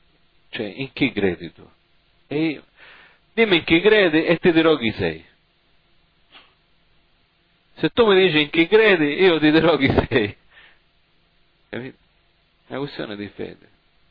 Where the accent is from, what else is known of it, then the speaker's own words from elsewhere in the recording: United States; Italian is a second language; io vengo dall'America ed è plausibile che io abbia problemi, non è la mia lingua, non è il mio linguaggio